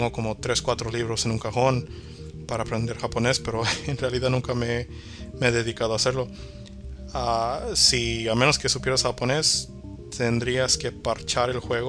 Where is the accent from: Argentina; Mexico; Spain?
Mexico; Sí, soy mexicano y etcétera, bla, bla, bla.